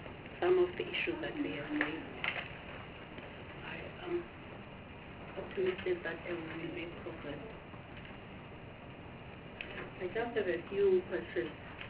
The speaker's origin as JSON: {"language": "English", "town": "Harding", "region": "KwaZulu-Natal", "country": "South Africa", "tie": "born there", "said": "like the roads where I was born in Harding."}